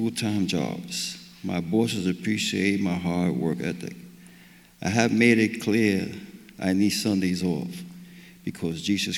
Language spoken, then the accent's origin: English; Bronx, New York, United States; I've been attending Open Arms Church for about 8 months. I'm from the Bronx. I came from a good family.